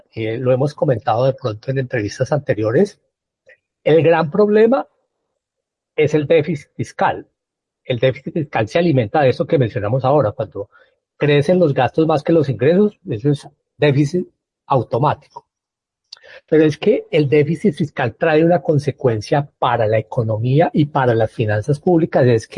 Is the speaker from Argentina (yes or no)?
no; Colombia; los que pagamos los impuestos, somos los colombianos